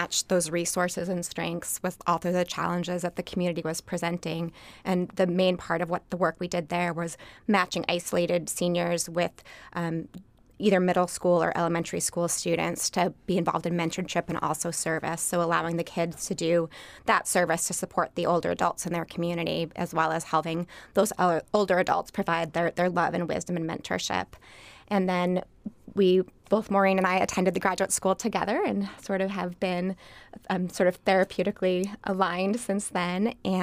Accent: Anchorage, Alaska, United States; also born or lived in Washington, D.C.; So I was born and raised quite proudly in Anchorage

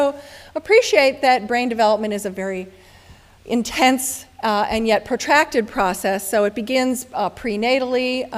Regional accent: Chicago, Illinois, United States; I'm from Chicago, where the trees are bare all winter.

